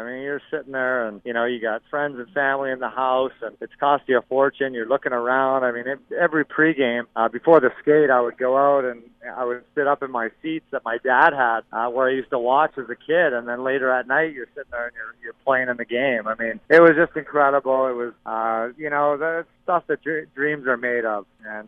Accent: Edmonton, Alberta, Canada; There was nothing like growing up in Edmonton

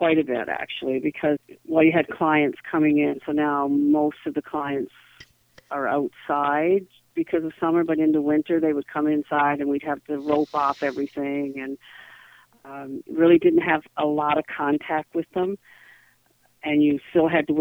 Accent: Newfoundland and Labrador, Canada; born there; also born or lived in Edmonton / Vancouver / Winnipeg; I was born in Newfoundland. I've lived in Edmonton, Newfoundland, Edmonton, Vancouver, and I lived in Winnipeg for 22 years.

